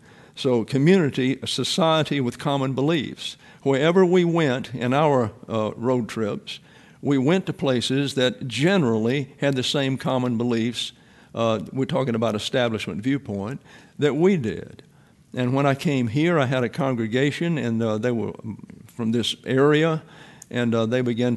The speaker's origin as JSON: {"language": "English", "region": "the South", "country": "United States", "said": "I knew nothing about Catholicism because I'm from the South and didn't have many down there."}